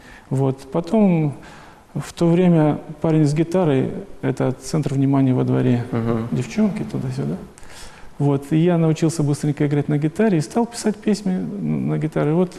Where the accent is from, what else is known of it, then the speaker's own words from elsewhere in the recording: Ukraine; also born or lived in Poland / Uzbekistan; Родился я в Польше в семье молодого офицера. Много переезжали. В школу я пошел уже на Украине, заканчивал среднюю школу в Узбекистане.